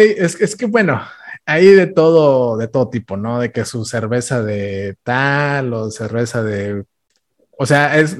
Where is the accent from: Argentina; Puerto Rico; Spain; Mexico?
Mexico; Ciudad Victoria, Tamaulipas; yo que soy de Ciudad Victoria, Tamaulipas, uh-huh. que estamos un poquito, también somos del norte, pero no tan del norte.